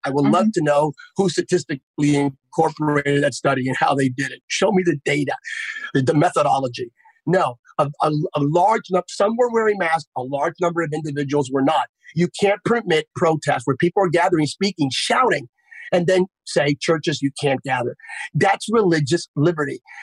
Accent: Pennsylvania, United States; my family actually hosted a protest right after George Floyd's murder in my home state of Pennsylvania.

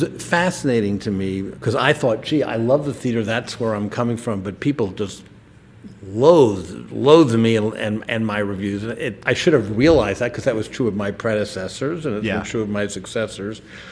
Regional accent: Washington, District of Columbia, United States; Because when I was growing up in Washington, and there, most shows I'd read about, like in the New York Times, I couldn't see.

